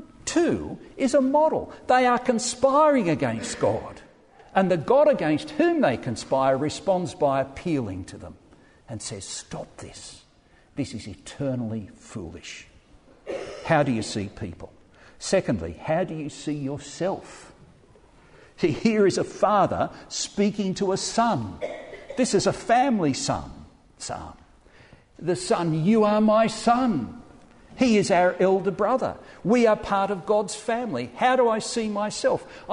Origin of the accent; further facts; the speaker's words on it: England, United Kingdom; In our culture, we're very English. We don't open conversations.